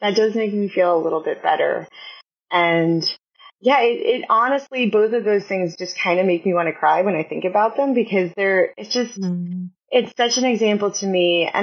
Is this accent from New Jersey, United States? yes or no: yes; New Jersey, United States; I am, yeah. Deeply.